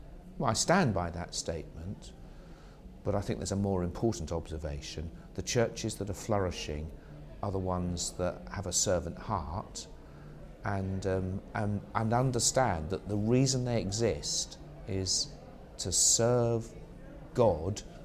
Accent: Leigh-on-Sea, East of England, United Kingdom; I was born and brought up in Leon Sea, and there's whelks and cockles and razor clams, all sorts of goodies

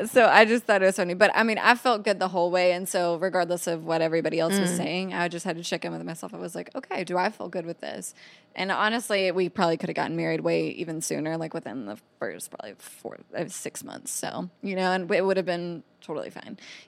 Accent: the South, United States; And I was young, obviously, and I know I'm from the South, but still in my family, that's like nobody really got married young.

